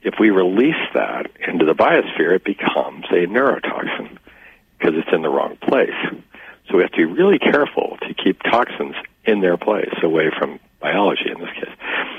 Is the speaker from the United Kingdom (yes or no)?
no; Japan; growing up in the Orient as a baby